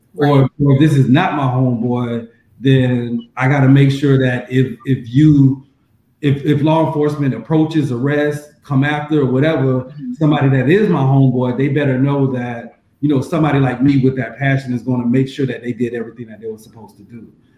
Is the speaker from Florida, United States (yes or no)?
yes; Tallahassee, Florida, United States; Born and raised in Tallahassee. Went to FAMU High from kindergarten through 12th grade.